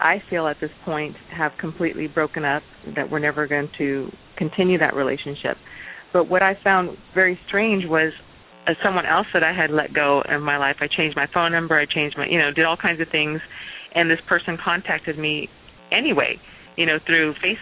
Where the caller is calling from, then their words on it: California, United States; I'm calling from California.